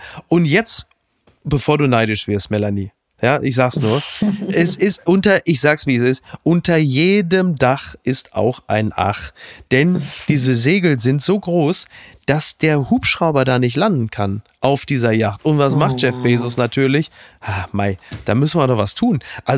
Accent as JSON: {"language": "German", "region": "North Rhine-Westphalia", "country": "Germany", "said": "Ich komme aus dem Ruhrgebiet."}